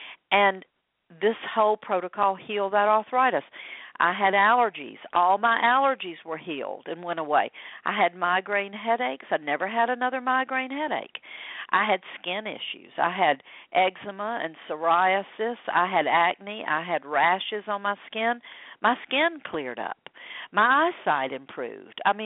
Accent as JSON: {"language": "English", "region": "the South", "country": "United States", "tie": "born or raised there", "said": "I grew up in the South, and you know what? We ate some really great food."}